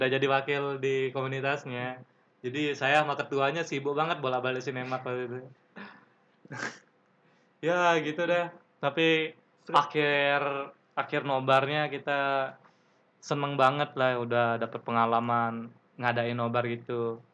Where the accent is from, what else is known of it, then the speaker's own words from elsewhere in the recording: West Nusa Tenggara, Indonesia; karena waktu itu di daerah saya di Lombok nggak ada ini apa namanya